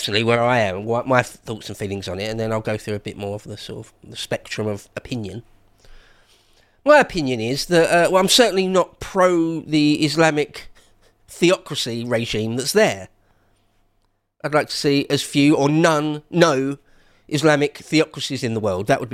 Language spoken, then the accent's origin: English; England, United Kingdom; That's my thoughts and feelings as an Englishman.